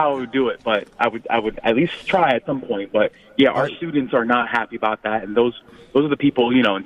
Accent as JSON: {"language": "English", "region": "New Jersey", "country": "United States", "lives_now": "Media, United States", "said": "I do live in media, and I'm from Jersey, so I'm not Philly at all."}